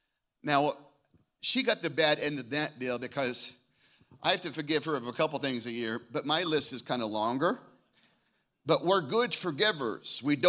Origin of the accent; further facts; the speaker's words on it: Scottsdale, Arizona, United States; I started my first church at 27 in my hometown of Scottsdale, Arizona.